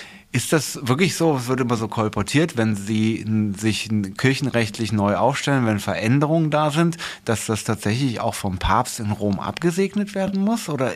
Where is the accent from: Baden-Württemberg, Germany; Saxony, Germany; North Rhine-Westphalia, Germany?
North Rhine-Westphalia, Germany; Ich als Rheinländer, das ist, genau, das, ja, aber ich bin immerhin katholisch.